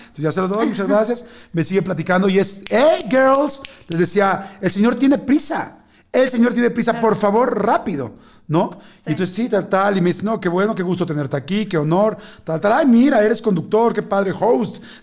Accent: Mexico; pero yo soy mexicano, no soy tonto.

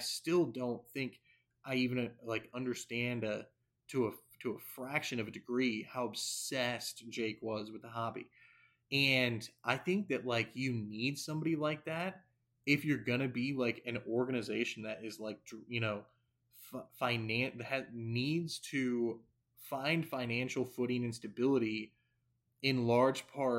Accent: Kalamazoo, Michigan, United States; I got thick northern blood. I'm from Kalamazoo.

